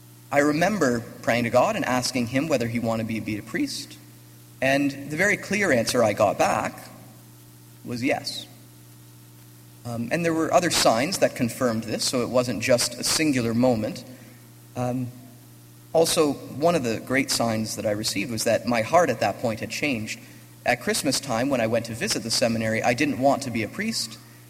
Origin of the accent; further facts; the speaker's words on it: Waterloo, Ontario, Canada; I come from Waterloo. That's where I was born and raised.